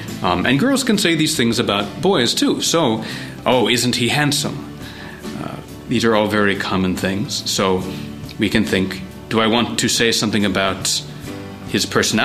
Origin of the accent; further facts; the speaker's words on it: Lubbock, Texas, United States; I was born on January 2nd, 1982 at about 6 a.m. in a town called Lubbock, Texas. This is a town in West Texas where Texas Tech University is. It is flat, it is brown, it is boring. It's not a very nice place, but I'm from there.